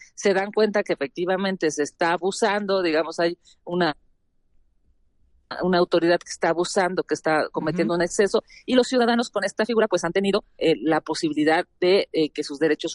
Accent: Mexico; porque es algo que nosotros hemos tenido durante siglos como mexicanos.

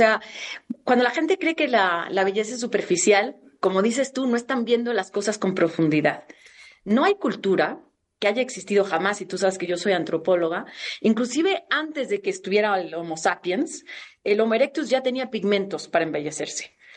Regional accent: Mexico; Soy mexicana, soy chiquita, soy picosita.

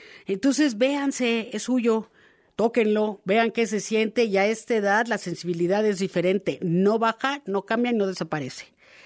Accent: Mexico; Acuérdense cómo somos las mexicanas.

